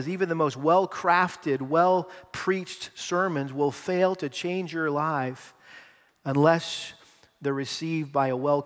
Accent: Massachusetts, United States; I grew up in Massachusetts and we had a huge garden.

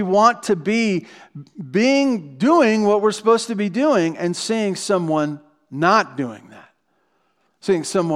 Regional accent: Santa Barbara, California, United States; I grew up in Santa Barbara, and when we were really fun, we would go to Ventura. All the way to Ventura.

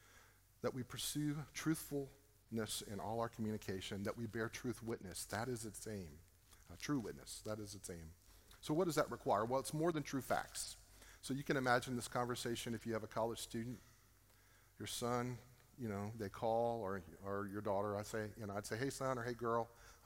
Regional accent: Floresville, Texas, United States; I grew up out in Floresville, and I didn't grow up in Floresville. I grew up outside of town.

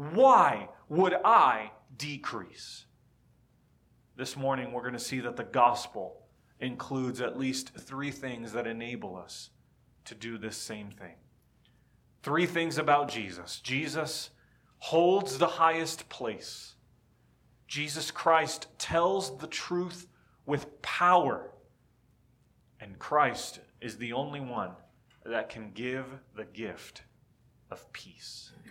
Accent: Miami, Florida, United States; I grew up in Miami.

